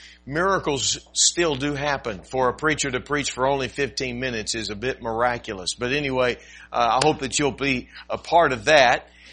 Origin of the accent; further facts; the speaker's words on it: Texas, United States; I'm originally from Texas, and my wife is originally a Florida girl.